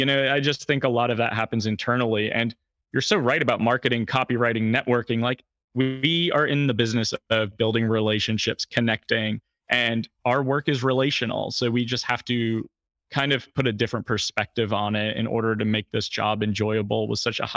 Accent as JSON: {"language": "English", "town": "Fishkill", "region": "New York", "country": "United States", "tie": "born or raised there", "said": "he was in Fishkill, New York, which is my hometown."}